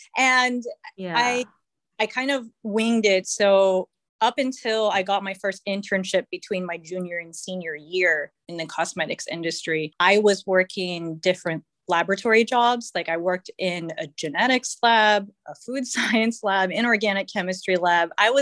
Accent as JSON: {"language": "English", "region": "California", "country": "United States", "said": "So I'm from California and I'm local."}